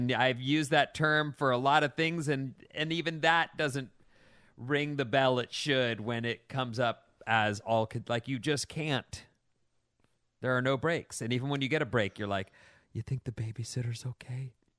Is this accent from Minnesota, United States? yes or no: yes; Minnesota, United States; Ketchup on noodles is a Midwest thing. I grew up in Minnesota, and my mom used to make buttered noodles with salt and pepper